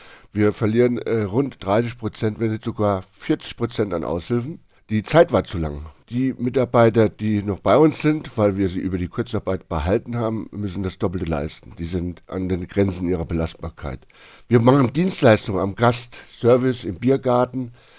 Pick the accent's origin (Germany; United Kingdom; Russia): Germany; Rhineland; Wir sind Rheinländer, wir sehen sowieso alles positiv.